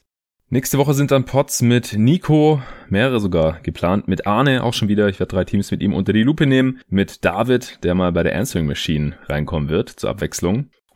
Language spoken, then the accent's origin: German; Stuttgart, Baden-Württemberg, Germany; Ich bin ja jetzt in meiner alten Heimat in Stuttgart gerade für ein paar Tage.